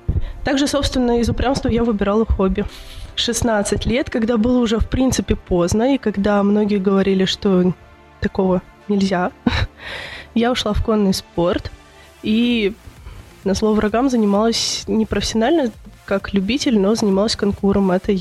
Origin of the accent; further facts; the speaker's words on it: Novgorod, Russia; born there; Родилась я в Новгороде, училась в областной специальной коррекционной школе интерната.